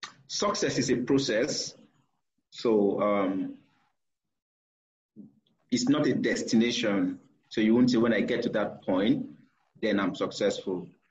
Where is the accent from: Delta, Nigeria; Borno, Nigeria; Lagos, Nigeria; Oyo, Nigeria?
Delta, Nigeria; I'm from Delta State.